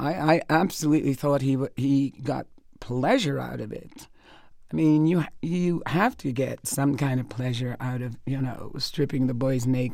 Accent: Jamaica; growing up in Jamaica, where the majority are all black.

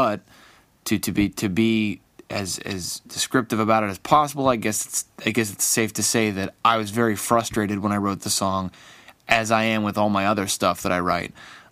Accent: Cleveland, Ohio, United States; I'm from Cleveland, Ohio. I'm 18 years old

